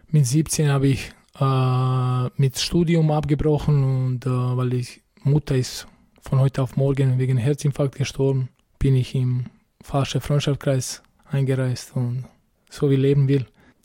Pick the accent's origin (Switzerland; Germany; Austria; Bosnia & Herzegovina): Bosnia & Herzegovina; Srebrenica, Republika Srpska; German is a second language; In kleiner Stadt Srebrenica.